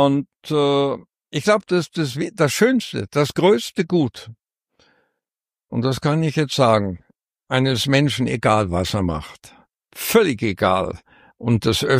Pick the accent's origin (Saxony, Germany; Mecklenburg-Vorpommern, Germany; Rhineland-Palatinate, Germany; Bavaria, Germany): Bavaria, Germany; Munich; Ich kam ja als Münchner, junger Münchner Lehrer daher und war Bayern-Fan.